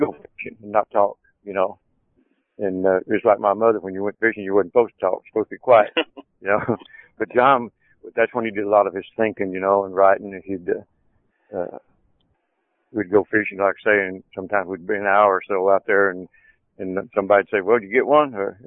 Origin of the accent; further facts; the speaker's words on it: Arkansas, United States; We're both from Arkansas, both Cherokee Indian, both Pisces, both raised in the same religious background